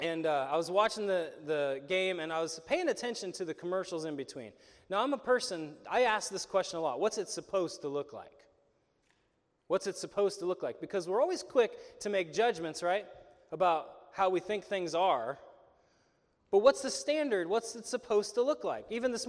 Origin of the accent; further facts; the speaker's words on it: United States; coming up as an American youth, an American boy